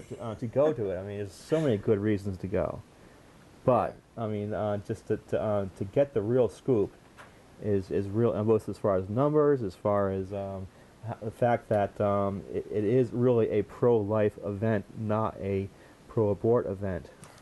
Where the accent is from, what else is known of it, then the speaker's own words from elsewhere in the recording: United States; As an American, it was embarrassing, actually.